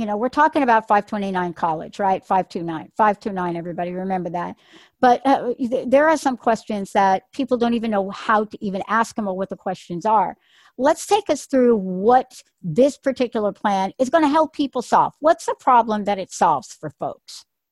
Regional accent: Bronx, New York, United States; I mean, I'm a girl from the Bronx. I mean, I barely graduated high school. I was homeless at 17, right?

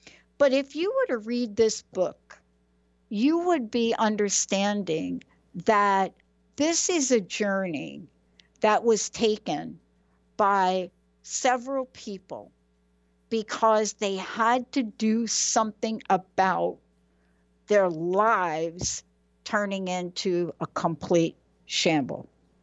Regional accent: Bronx, New York, United States; born there; But I was born in the Bronx, Benny.

